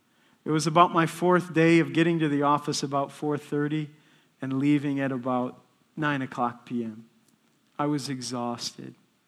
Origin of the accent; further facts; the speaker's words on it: Detroit, Michigan, United States; I grew up in Detroit, and it was a decent part of Detroit. It's not bad.